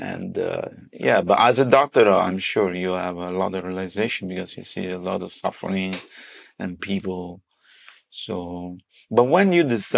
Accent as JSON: {"language": "English", "country": "Italy", "tie": "born or raised there", "said": "Well, let me tell you, because I grew up in Italy, in the West."}